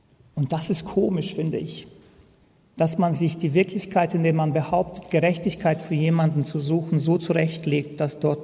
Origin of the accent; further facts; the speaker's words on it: Visegrad, Republika Srpska, Bosnia & Herzegovina; now in Germany; In seinem Text, der über meine Heimatstadt Visegrad verfasst worden ist